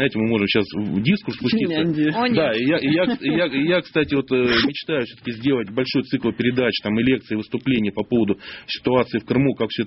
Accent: Moscow, Russia; now in Crimea; Ну, наверное, даже вот то, что я как бы из Москвы, но живу там, это более объективно.

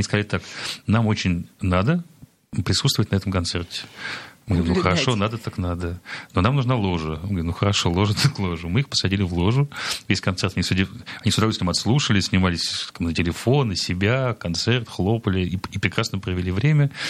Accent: Saint Petersburg, Russia; Ну, у нас такие же снобы. Мы же петербуржцы, мы же не можем себе позволить лишние 100 метров пройти.

